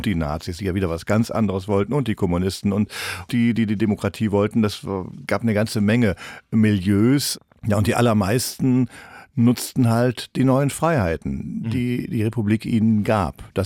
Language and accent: German; Rhineland, Germany; das sind nicht alles Arschlöcher, ich bin auch Rheinländer.